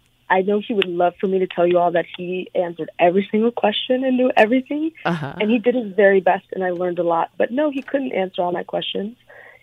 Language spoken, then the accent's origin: English; Sacramento, California, United States; So to me, it had all kinds of nature that I couldn't even fathom where I grew up in Sacramento, things that I had grown up.